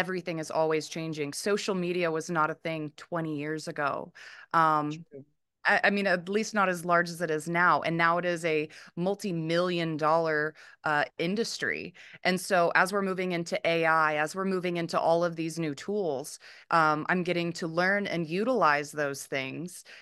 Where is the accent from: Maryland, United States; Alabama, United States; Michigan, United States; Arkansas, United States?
Arkansas, United States; now in California, United States; I'm originally from Arkansas. I grew up in Arkansas. However, my family is from Oklahoma, my mother and my father.